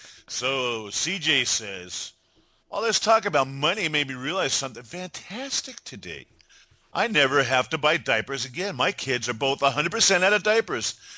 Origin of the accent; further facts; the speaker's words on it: New Jersey, United States; We're from the Jersey metro area.